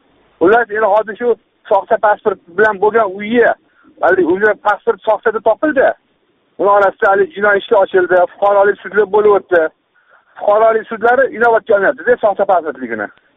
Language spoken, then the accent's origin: Uzbek; Tashkent, Uzbekistan; Toshkentdanman.